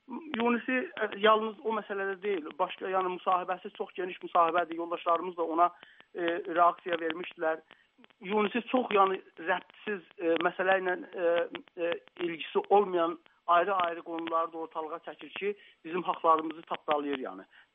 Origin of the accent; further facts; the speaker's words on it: Iran; Ya sən özünü fəqət türk bilir deyəcə, mən türkəm. Amma eyni halda İranlıyam da.